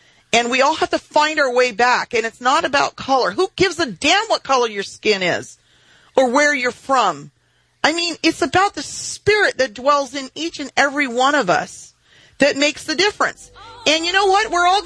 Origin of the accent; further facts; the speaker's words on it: Texas, United States; For instance, I'm from Texas, and we all love chicken fried steak.